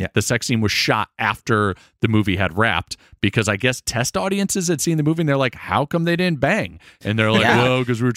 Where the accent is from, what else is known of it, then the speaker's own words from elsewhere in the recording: Florida, United States; I grew up in Florida.